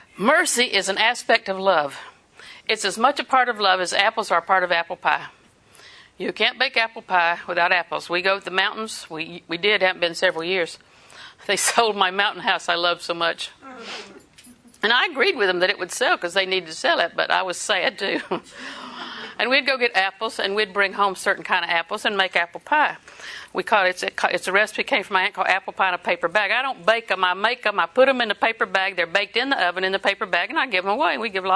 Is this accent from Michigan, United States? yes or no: no; Auburndale, Florida, United States; I'm from Auburndale. You wouldn't know my family. Nobody would know my family. We're not anybody.